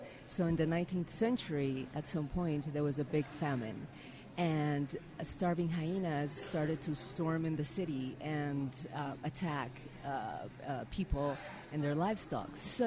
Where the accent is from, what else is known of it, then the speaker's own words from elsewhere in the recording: Harar, Harari, Ethiopia; And I grew up in Harar. And this is pre-TV and this and that.